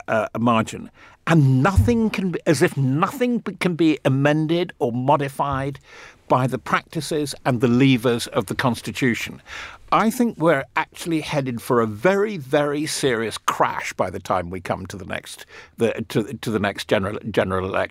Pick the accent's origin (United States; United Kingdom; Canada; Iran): United Kingdom; as a Brit